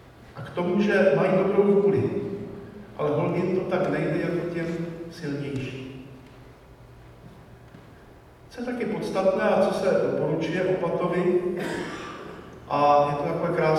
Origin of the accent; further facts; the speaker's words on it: Moravian-Silesian Region, Czechia; bylo řečeno, že jsem tedy ze Slezska, z Těšínska